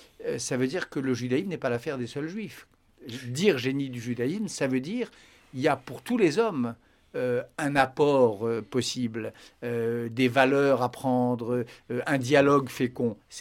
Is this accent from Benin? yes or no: no; France; Cela dit, je vous rassure, je suis un Français très heureux de l'être.